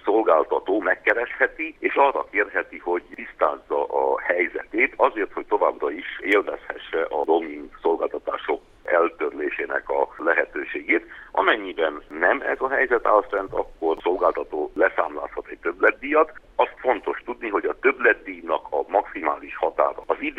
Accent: Transylvania, Romania; én időben lehet, hogy többet töltök otthon, vagy valamennyivel többet töltök otthon Erdélyben, mint Brüsszelben és Strasbourgban

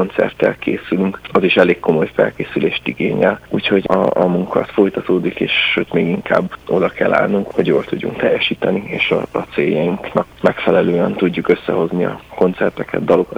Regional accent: Transylvania, Romania; erdélyi fiatalság lelkületét próbáltuk belerakni. Ezt kiindulva abból, hogy milyenek a barátaink, ugye itt nőttünk fel, a gyerekkorunkat itt töltöttük

